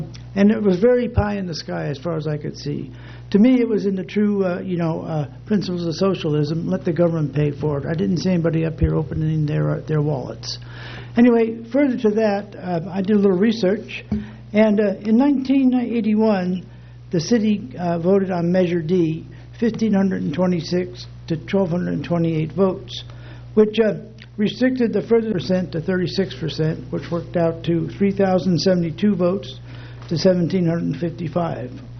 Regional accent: San Francisco, California, United States; now in Morro Bay, United States; I'm an immigrant from San Francisco and a resident and homeowner of Morro Bay since 1997.

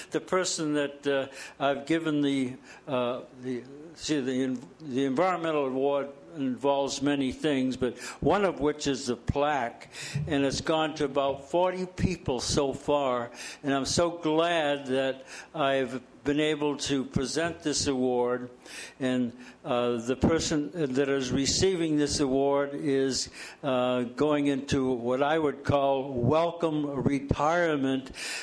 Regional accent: Nipomo, California, United States; I come from Napomo

